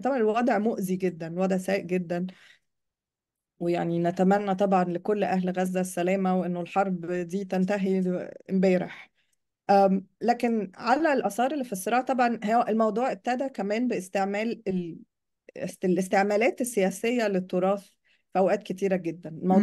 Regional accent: Egypt; فإحنا محتاجين إنه إحنا عندنا في مصر مثلا

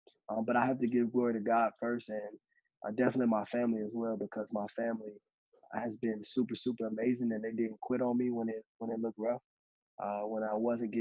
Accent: Texas, United States; also born or lived in Seattle, United States; I was born in Seattle, Washington, with both of my parents. And then a few years later, I moved to Texas, where I developed a love for football.

